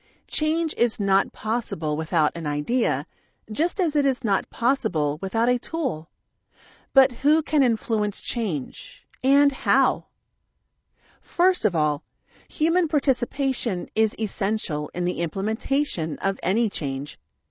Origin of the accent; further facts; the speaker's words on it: Ukraine; I had to move from my hometown to the west of the country because of the full-scale invasion.